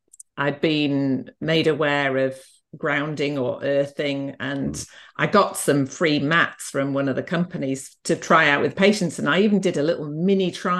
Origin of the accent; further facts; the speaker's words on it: Yorkshire and the Humber, United Kingdom; born or raised there; also born or lived in Scotland